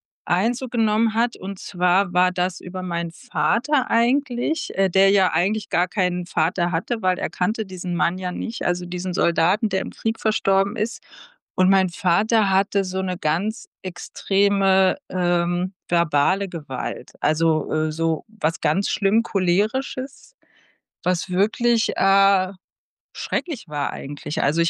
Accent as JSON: {"language": "German", "region": "Berlin", "country": "Germany", "said": "also ich bin Berlinerin."}